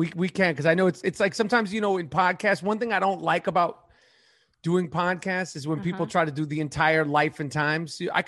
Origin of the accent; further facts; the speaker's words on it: New York City, New York, United States; New York City, born and raised in New York City.